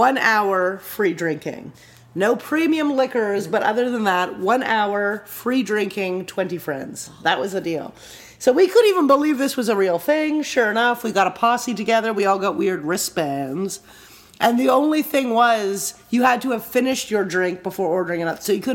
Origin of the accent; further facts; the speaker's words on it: Canada; you know, we're both Canadian.